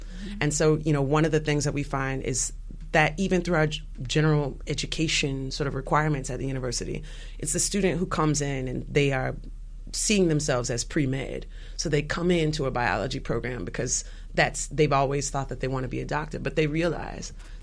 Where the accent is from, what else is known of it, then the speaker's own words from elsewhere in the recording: United States; I say that as an American. Amanda, I'm an American.